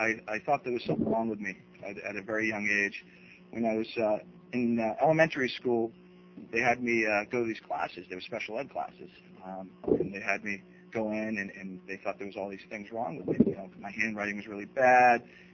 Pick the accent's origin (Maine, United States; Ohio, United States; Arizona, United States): Maine, United States; Portland; I grew up in Portland. Single mother, on Grant Street, and finally moved to a place where I turned 18 at, 13 years, I lived on Munjoy Hill